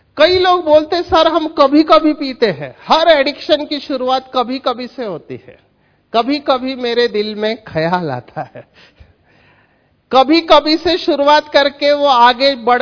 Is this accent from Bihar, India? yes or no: no; Mumbai, Maharashtra, India; मेरा बचपन स्लम में गया, झोपड़पट्टी में। मैं मुंबई के स्लम में बड़ा हुआ, विक्रोली में, रेलवे ट्रैक को लग के। अभी हमारे घर में किसी को अंग्रेजी नहीं आता, 10th तक पढ़ाई मराठी में हुआ।